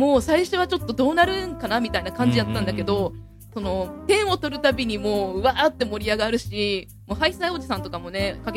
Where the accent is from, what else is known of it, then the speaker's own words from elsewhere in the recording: Shikokuchuo, Ehime, Japan; 私 の、 あの四国中央市っていうところ出身なんですけど